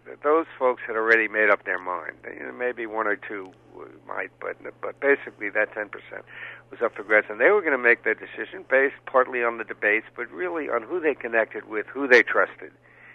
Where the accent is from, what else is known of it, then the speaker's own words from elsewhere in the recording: New York, United States; I come from New York State, and there, it was no contest in New York State.